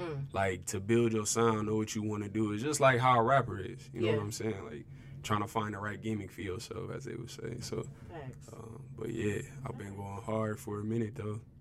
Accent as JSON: {"language": "English", "town": "Peoria", "region": "Illinois", "country": "United States", "tie": "born or raised there", "said": "Yeah, born and raised from Peoria. I'm actually from Peoria, Illinois."}